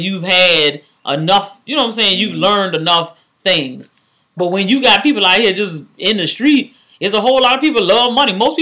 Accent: Georgia, United States; She would have to be a black person from my home state of Georgia with the bullshit, but she sounds stupid as hell.

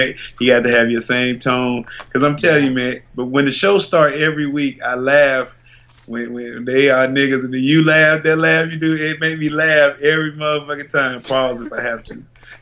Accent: North Carolina, United States; now in Florida, United States; Oh, NC, baby.

